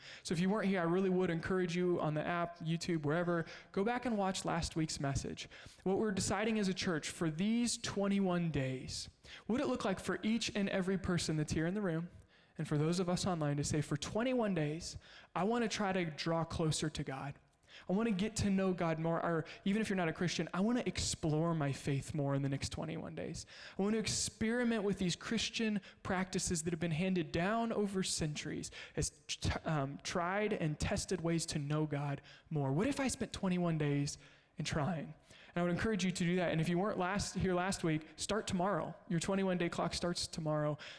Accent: Kansas, United States; For those of you that maybe knew, I'm from Kansas.

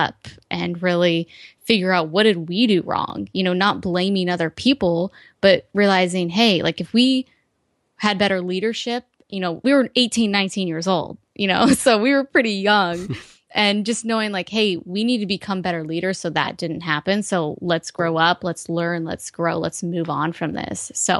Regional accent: Ohio, United States; I was out here in California, because I'm from Ohio originally

